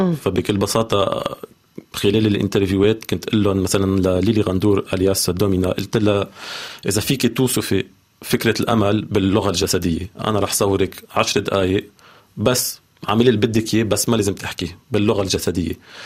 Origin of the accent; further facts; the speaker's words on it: Lebanon; نحن كلبنانيين لازم نشتغل على هالشي.